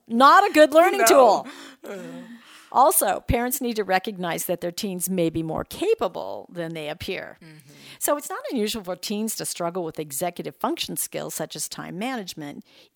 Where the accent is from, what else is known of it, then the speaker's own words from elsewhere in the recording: California, United States; Actually, I grew up in California, so we'd go up to San Francisco.